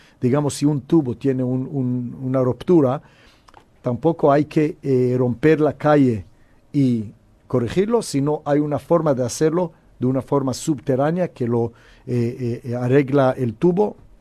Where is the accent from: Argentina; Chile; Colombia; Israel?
Israel; Yo cuando crecí en Israel como niño, como joven